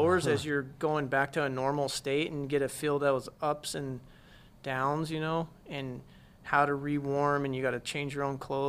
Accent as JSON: {"language": "English", "region": "Colorado", "country": "United States", "tie": "born or raised there", "said": "Me growing up in Colorado was a perfect"}